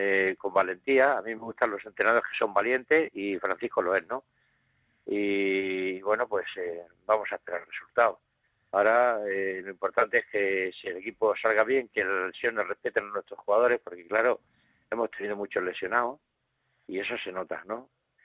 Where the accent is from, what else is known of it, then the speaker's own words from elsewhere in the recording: Cartagena, Region of Murcia, Spain; o el Cartagena, que es mi tierra